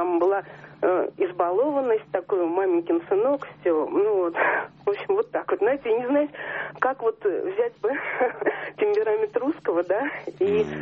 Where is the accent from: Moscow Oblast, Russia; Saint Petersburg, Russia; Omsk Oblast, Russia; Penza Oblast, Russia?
Saint Petersburg, Russia; Я из Петербурга.